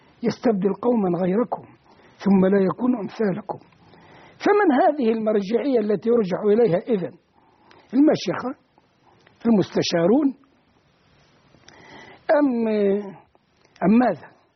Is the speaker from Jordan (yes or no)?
no; Egypt; نحن كمصريين